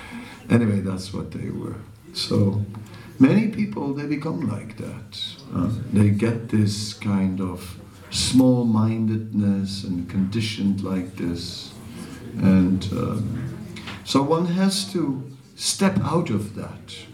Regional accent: Amsterdam, North Holland, Netherlands; I'm used to it. I'm from Amsterdam. We don't close our windows for that.

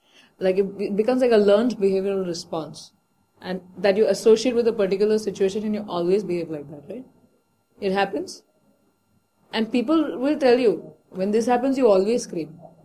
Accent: Mumbai, Maharashtra, India; So when I was growing up in Bombay, and I used to visit my uncle's home, he was also in Bombay.

